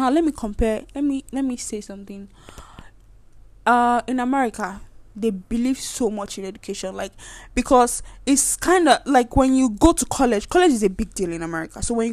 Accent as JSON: {"language": "English", "country": "Nigeria", "said": "But being Nigerian, the thought of being Nigerian alone can just destroy it."}